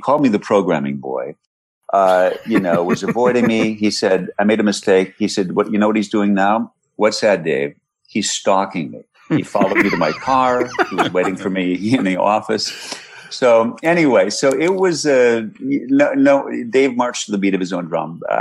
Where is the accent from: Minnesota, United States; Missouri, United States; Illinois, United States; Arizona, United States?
Minnesota, United States; Twin Cities; I loved what NBC did as a kid growing up in the Twin Cities.